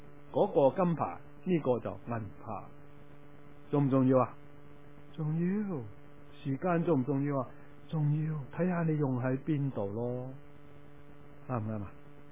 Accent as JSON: {"language": "Chinese", "region": "Guangdong", "country": "China", "said": "我们广东人就很少用盐来讲，"}